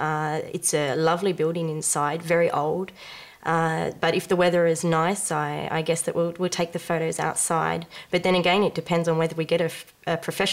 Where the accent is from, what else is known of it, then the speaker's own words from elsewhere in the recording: Gold Coast, Queensland, Australia; now in France; So I come from Australia. I come from a very small town that's on the east coast of Australia. It's a town called the Gold Coast, famous for its beaches.